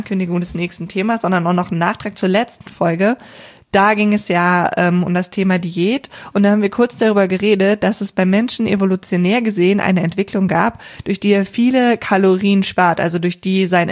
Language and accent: German; North Rhine-Westphalia, Germany; ich komme ja hier aus der Region Köln